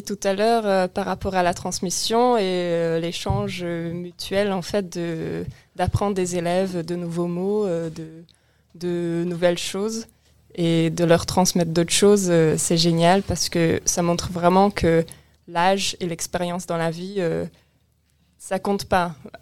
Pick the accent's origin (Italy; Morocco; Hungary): Hungary; French is a second language; c'était en Hongrie, parce que j'ai grandi en Hongrie